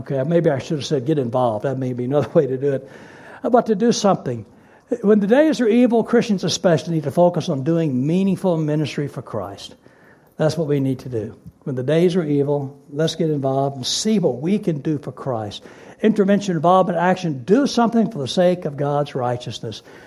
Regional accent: United States; moved away as an adult; now in Germany; I'm a Westerner. I come from the United States. I live here in Germany.

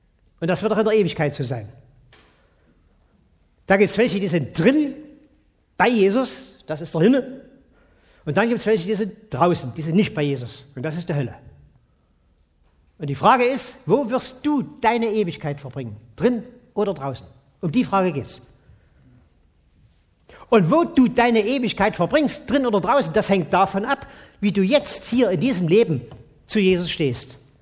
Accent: East Germany, Germany; ich bin ja schon in der Nazizeit aufgewachsen und dann kam die Kommunistenzeit. Wir sind in der DDR ja alle, vom kleinen Kind in der Kinderkrippe bis zum Hochschulprofessor, wir sind ja alle nach dem gleichen Maßstab erzogen worden.

